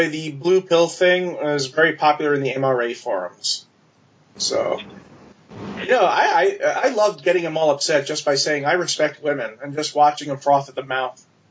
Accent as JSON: {"language": "English", "region": "New York", "country": "United States", "tie": "born or raised there", "said": "Because I was born in 1970, I grew up in New York, you know"}